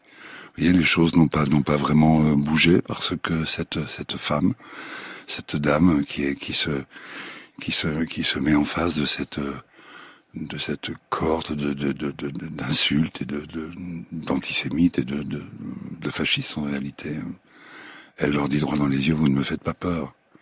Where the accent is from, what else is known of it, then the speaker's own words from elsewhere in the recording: Paris, Île-de-France, France; Moi je suis parisien, j'étais ici, je suis un petit français, je voulais vivre ici, c'est mon pays quoi.